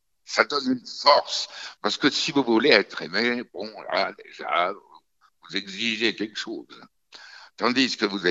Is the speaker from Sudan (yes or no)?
no; France; On est vraiment français. Je suis français, même dans mon accent.